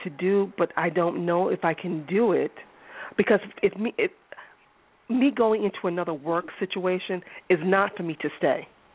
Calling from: Boston, Massachusetts, United States; in Boston.

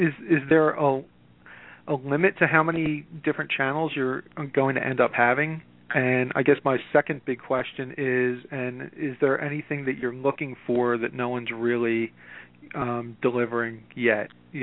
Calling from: Philadelphia, Pennsylvania, United States; calling from Philadelphia.

